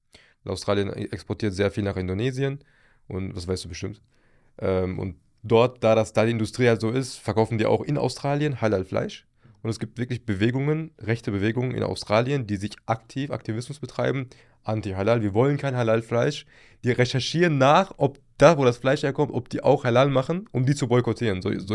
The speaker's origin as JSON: {"language": "German", "country": "Turkey", "said": "Ich liebe die Türkei. Ich bin selber Türke."}